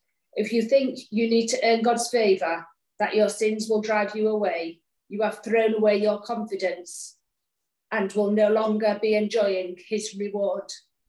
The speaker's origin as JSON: {"language": "English", "town": "Grimsby", "region": "Yorkshire and the Humber", "country": "United Kingdom", "said": "my husband Tom, and we're from England, northeast England, Grimsby, we call it Gladsby, and we pastor a church there called One Church."}